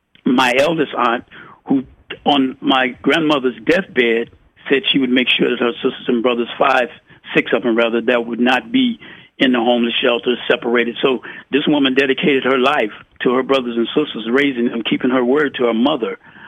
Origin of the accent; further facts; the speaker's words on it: Chicago, Illinois, United States; also born or lived in St. Louis; I grew up very briefly. I grew up in Chicago, born in St. Louis, from a young mother who was a child with a child.